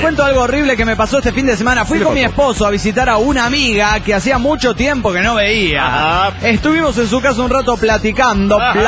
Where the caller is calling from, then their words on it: Phoenix, Arizona, United States; de Phoenix, Arizona.